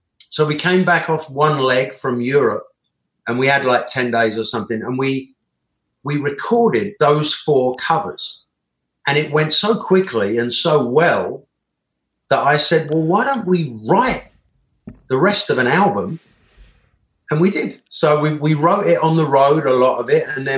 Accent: Bromley, London, United Kingdom; I'm from Bromley, which is

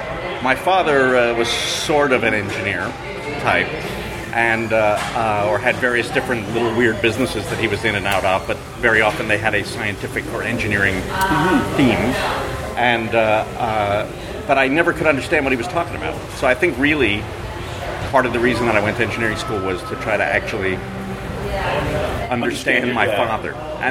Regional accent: New York City, New York, United States; now in Philadelphia, United States; I grew up in New York in the Bronx, but I got a scholarship to do engineering at Penn. So I went to Penn, and that's how I wound up in Philadelphia.

